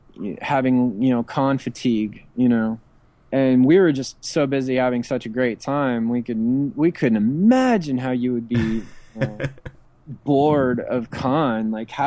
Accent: San Diego, California, United States; San Diego is always going to be my favorite. You know, I mean, that's just, it's my hometown con.

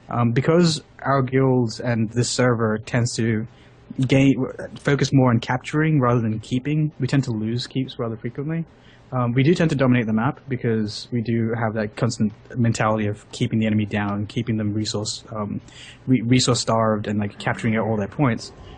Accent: Australia; I'm Australian, so I played on Euro servers.

